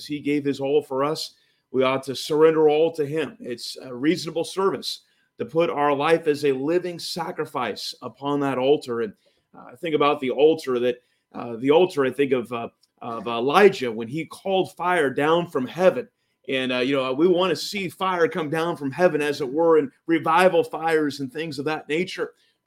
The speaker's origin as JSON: {"language": "English", "town": "Sacramento", "region": "California", "country": "United States", "tie": "born or raised there", "said": "And I grew up there in Sacramento, California."}